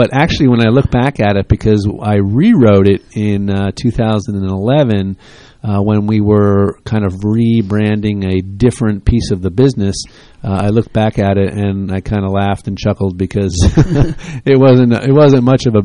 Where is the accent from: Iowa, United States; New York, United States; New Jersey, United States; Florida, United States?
New Jersey, United States; now in Hunterdon County, United States; I'm not. I'm from Bergen County originally.